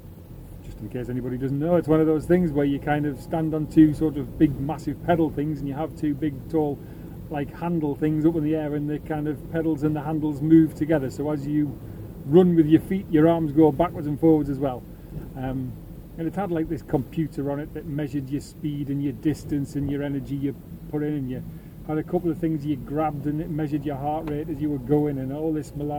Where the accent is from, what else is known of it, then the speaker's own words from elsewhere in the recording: England, United Kingdom; it doesn't really matter how I feel because I'm English.